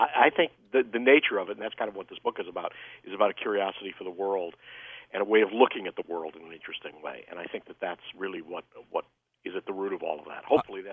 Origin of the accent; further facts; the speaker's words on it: Chicago, Illinois, United States; Oh, well, I was a kid performer in Chicago. I grew up in Chicago, and there was a great magic shop in Chicago and great magicians.